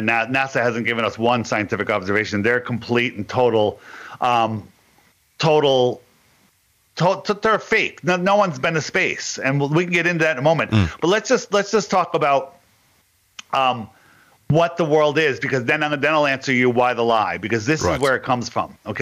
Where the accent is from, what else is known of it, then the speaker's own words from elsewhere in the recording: Connecticut, United States; I am from Connecticut.